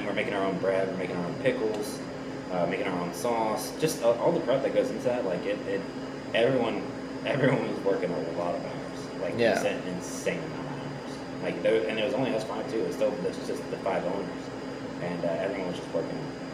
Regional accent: Arlington, Texas, United States; also born or lived in Georgia; I grew up in Arlington. I was born in Georgia, but I grew up in Arlington. But I went back to Georgia every summer, but. From like second grade. I moved here in second grade from Georgia.

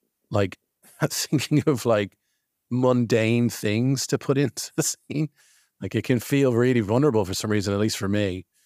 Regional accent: Ireland; now in London, United Kingdom; Yeah, I'm from Ireland originally, but I came to London.

